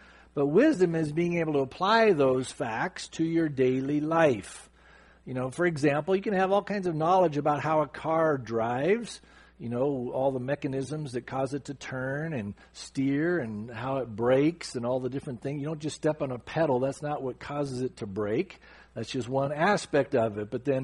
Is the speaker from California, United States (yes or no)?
yes; California, United States; I'm from Southern California.